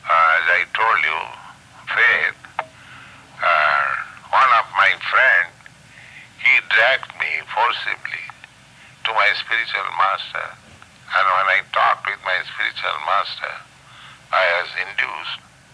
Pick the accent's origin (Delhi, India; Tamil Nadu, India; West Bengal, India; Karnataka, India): West Bengal, India; Kolkata; I was born and educated in Calcutta. Calcutta is my home place. So I was born in 1896